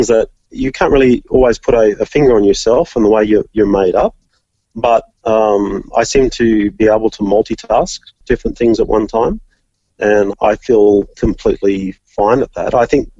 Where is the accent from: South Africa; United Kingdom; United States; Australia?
Australia; Orange, New South Wales; But I loved growing up in Orange. I love the weather there, and it's a beautiful city.